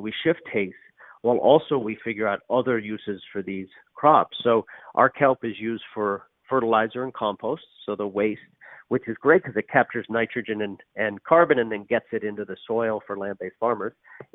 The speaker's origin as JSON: {"language": "English", "region": "Newfoundland and Labrador", "country": "Canada", "said": "I'm from Newfoundland"}